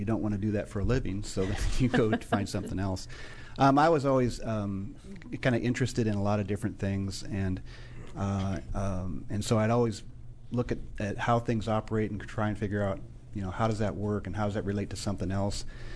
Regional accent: Iowa, United States; I grew up in Iowa, a small town in northern Iowa.

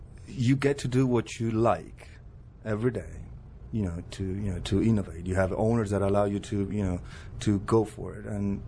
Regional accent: Buenos Aires, Argentina; also born or lived in Paris, France / Malaga, Spain; I was born in Buenos Aires, you know. Then we, you know, we lived a year in Paris. Then we moved to Spain in Malaga. Then we came back to Argentina.

